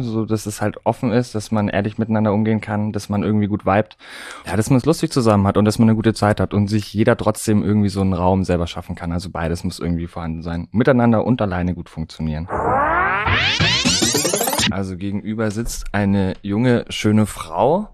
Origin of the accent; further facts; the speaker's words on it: Baden-Württemberg, Germany; Vom Bodensee tatsächlich.